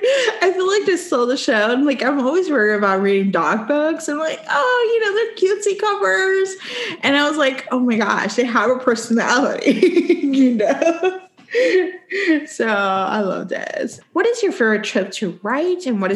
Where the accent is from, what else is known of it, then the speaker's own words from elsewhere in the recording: Puerto Rico; moved away as an adult; I left home at 18 and I was like, same thing. I'm from Puerto Rico.